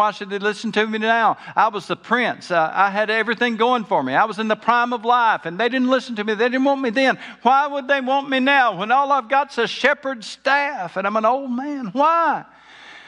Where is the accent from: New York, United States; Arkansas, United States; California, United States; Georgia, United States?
Arkansas, United States; But being a boy growing up in South Arkansas, if I found a snake in my yard, I was inclined to pick it up.